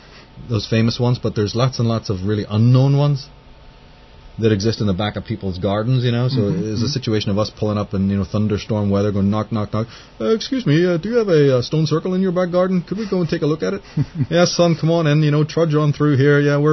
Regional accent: Ireland; there's me living in Ireland, you know, growing up in Ireland

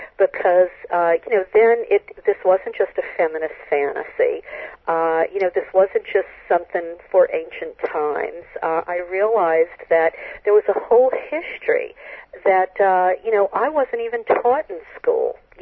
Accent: New Orleans, Louisiana, United States; Well, I grew up in New Orleans, Louisiana, which is sort of referred to in the United States as the Bible Belt, because it's predominantly Catholic and Baptist.

